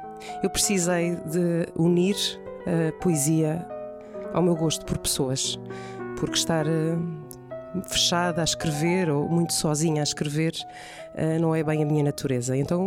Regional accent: Setúbal, Portugal; Eu nasci em Setúbal há exatamente 40 anos.

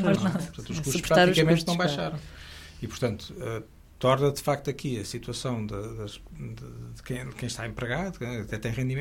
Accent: Belém, Lisbon, Portugal; quando nós dizemos que somos de Belém

